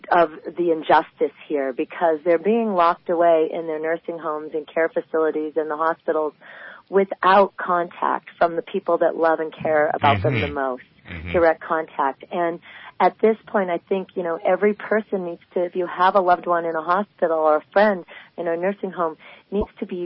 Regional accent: California, United States; I'm from the Northern Sierra Nevada, so I'm in counties that are trying to put together plans to fight back as well.

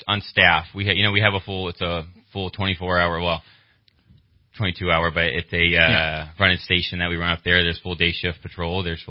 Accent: Burney, California, United States; also born or lived in Redding; I raised my whole childhood up there in Burney. After I graduated up there in Burney High School.

